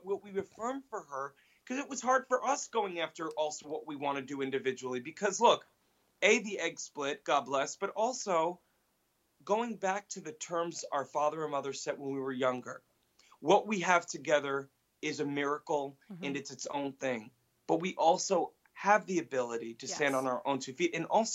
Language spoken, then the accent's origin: English; Pelham, New York, United States; Wait, I'm from Pelham.